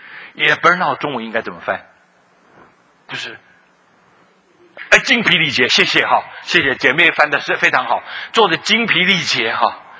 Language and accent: Chinese; Keelung, Taiwan; 我的确是在基隆生基隆长哈